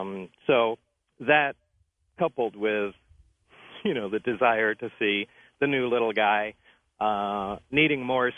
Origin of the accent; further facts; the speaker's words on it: East Coast, United States; born there; also born or lived in Southwest; now in Michigan, United States; I was born out on the East Coast, and, you know, I've lived in the Southwest the majority of my life.